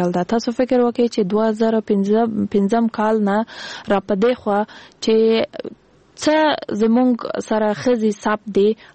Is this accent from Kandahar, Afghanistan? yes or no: yes; Kandahar, Afghanistan; زه خپل د کندهار د ولایت یم